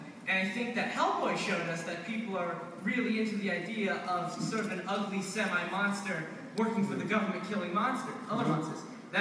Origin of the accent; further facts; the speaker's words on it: New Jersey, United States; I'm from New Jersey